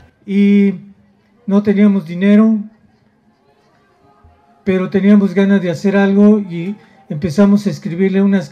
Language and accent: Spanish; Oaxaca, Mexico; a pesar de que soy oaxaqueño, vallisto